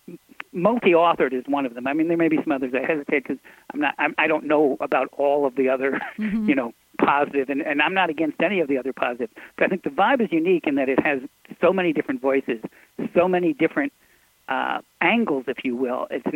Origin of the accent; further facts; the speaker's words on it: New York, United States; I was raised in Westchester County, in, you know, outside of New York City.